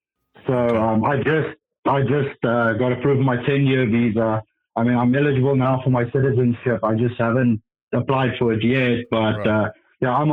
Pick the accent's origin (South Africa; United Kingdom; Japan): South Africa; Johannesburg, Gauteng; back in South Africa, I'm from Johannesburg, and over there, it doesn't get that cold.